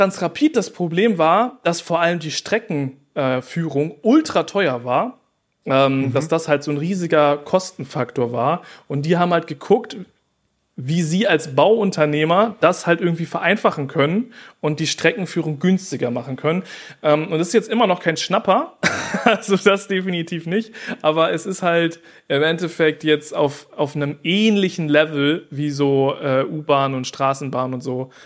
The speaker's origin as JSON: {"language": "German", "country": "Germany", "said": "Und bei uns in Deutschland, wenn da eine Bundesstraße gebaut werden soll, da muss erstmal über Jahrzehnte eine Planungsgeschichte da an den Start gebracht werden."}